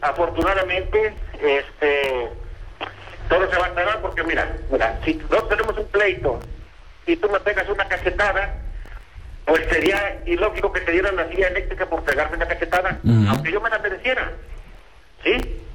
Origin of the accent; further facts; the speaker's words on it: Mexico; para que vean que atrás de mí hay mi nacionalidad, que soy mexicano